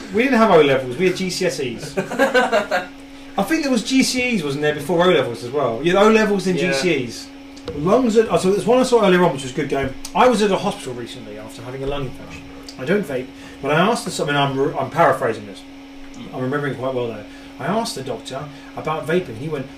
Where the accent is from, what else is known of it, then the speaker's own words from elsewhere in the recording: Southend-on-Sea, East of England, United Kingdom; we're from South End in Essex, and we've been here now for 6 years.